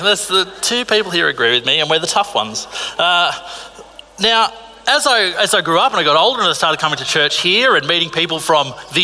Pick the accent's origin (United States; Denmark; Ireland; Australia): Australia; Narara, New South Wales; I grew up in Narara. I didn't love growing up in Narara. I spent 17 years in the same house.